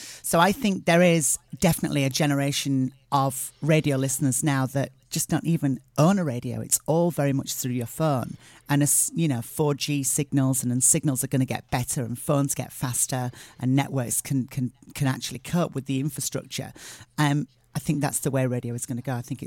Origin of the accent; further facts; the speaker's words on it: Barnsley, Yorkshire and the Humber, United Kingdom; I bought quite a few terraced houses and stuff in my hometown of Barnsley because I know the area and stuff.